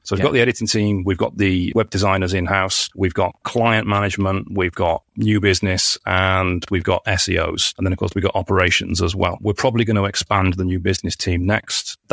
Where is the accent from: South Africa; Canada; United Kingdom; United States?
United Kingdom; Wales; because I'm Welsh